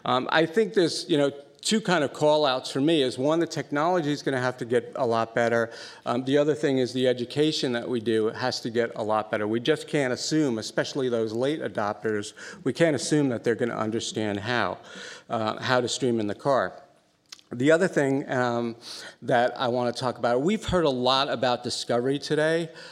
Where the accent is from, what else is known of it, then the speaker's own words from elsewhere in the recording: New York, United States; I grew up in New York. Stations like NEW were absolutely terrific.